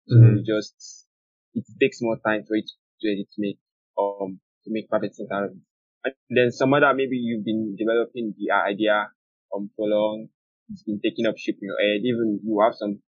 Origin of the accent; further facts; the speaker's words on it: Nigeria; born there; first language Yoruba; English is a second language; I live in Nigeria. I was born in Nigeria, and English is the official language spoken in Nigeria. So I've always written in English since when I was young. Though I can speak in my native language, I write in English.